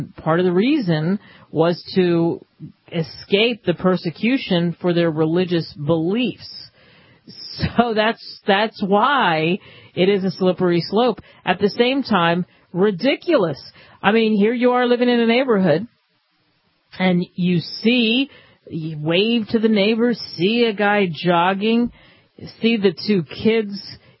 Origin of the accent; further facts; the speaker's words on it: United States; I love being an American. I grew up in the belly of history